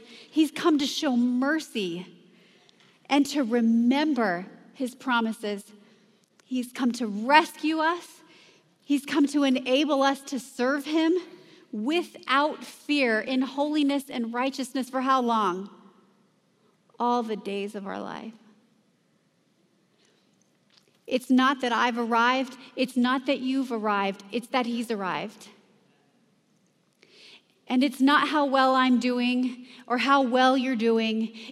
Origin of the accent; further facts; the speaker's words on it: California, United States; moved away as an adult; I grew up in California. I moved to Wisconsin when I was 21 years old, and I came to visit my dad, who's here too.